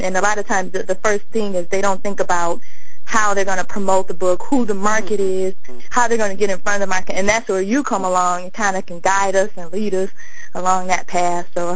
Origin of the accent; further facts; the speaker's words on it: Detroit, Michigan, United States; because I'm from Detroit, so all of them out of state